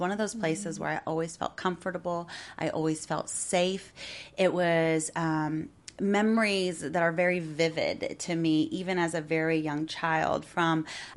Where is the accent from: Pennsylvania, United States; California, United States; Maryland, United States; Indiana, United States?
Indiana, United States; Muncie; So I am originally from Indiana. Mm-hmm. I was born in Muncie, Indiana.